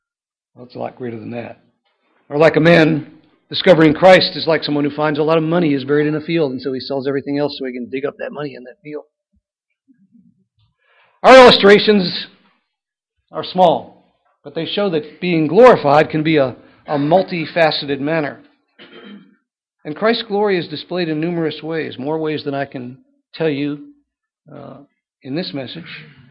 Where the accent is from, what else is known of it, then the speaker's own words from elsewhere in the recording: New Jersey, United States; I was raised in New Jersey. My views of the Civil War have changed a lot since I moved south.